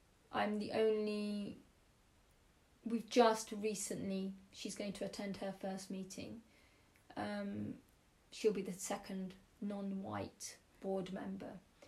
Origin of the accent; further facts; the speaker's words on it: London, United Kingdom; Growing up in London